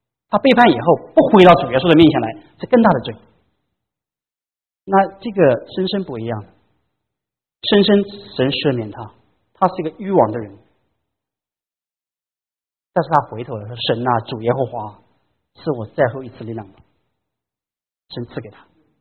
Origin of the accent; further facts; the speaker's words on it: China; 我们中国人不是有句话说吗？有人是不见棺材不流泪啊。